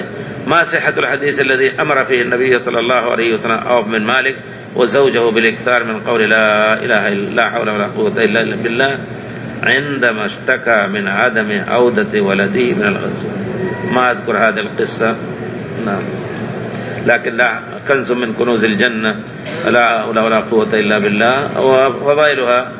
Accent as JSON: {"language": "Arabic", "country": "Algeria", "said": "أنا من الجزائر، عندنا في بعض المناطق صلاة الصبح لا تصلى في وقتها"}